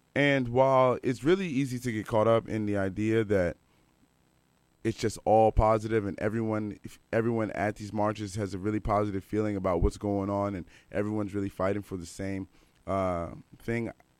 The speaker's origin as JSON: {"language": "English", "town": "Washington", "region": "District of Columbia", "country": "United States", "said": "If you don't know, I'm from Washington, D.C. area"}